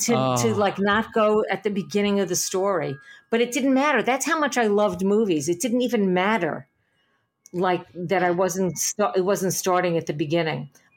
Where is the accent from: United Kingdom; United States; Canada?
United States; Little Neck, New York; We would walk down to, I grew up in Little Neck, Queens, and we'd walk down to the Little Neck Theater on Northern Boulevard.